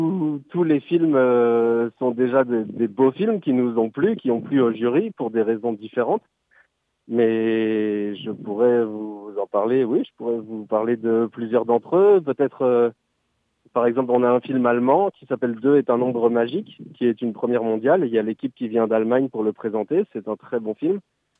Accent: Brittany, France; Bah, la Bretagne, je suis breton, donc forcément ça m'intéresse qu'elle puisse être présente dans le cinéma.

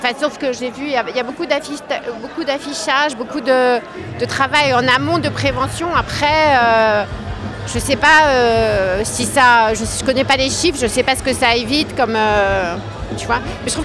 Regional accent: Paris, Île-de-France, France; parce que moi, je suis parisienne, ça n'a rien à voir.

